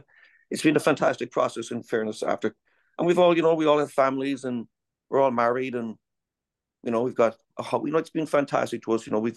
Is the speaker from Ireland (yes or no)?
yes; Cork, Munster, Ireland; now in Maryland, United States; I'm originally from Cork, Cork City. That's down the south.